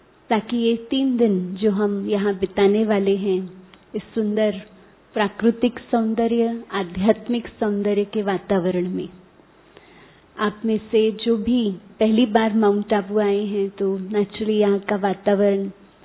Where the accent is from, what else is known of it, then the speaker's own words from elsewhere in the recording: Mumbai, Maharashtra, India; विशेष करके मैं बॉम्बे से हूँ तो वहाँ के वायुमंडल को देखती हूँ